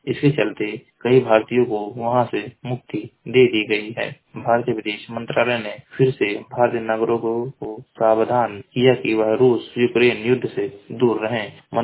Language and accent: Hindi; Maharajganj, Uttar Pradesh, India; मैं जिला महाराजगंज का निवासी हूँ।